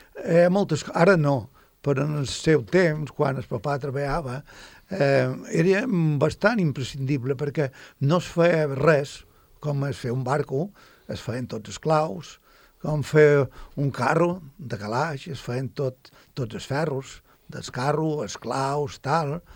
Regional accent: Formentera, Balearic Islands, Spain; jo, quan vaig començar de petit a Formentera, hi havia 5 ferreries.

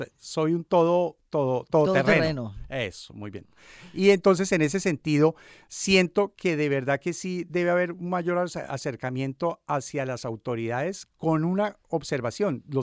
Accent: Colombia; now in Balearic Islands, Spain; como colombiano y como en el hecho de lo que represento, que soy el cónsul de Colombia

